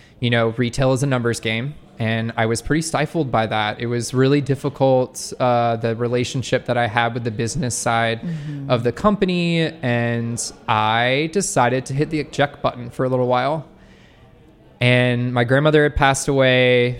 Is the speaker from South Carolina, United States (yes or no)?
yes; Charleston, South Carolina, United States; moved away as an adult; now in New York, United States; I had to get the hell out of there. You know, like, I didn't have an appreciation for Charleston at the time. I was super young. I was 20 years old when I was moving to New York, and I was just like over it.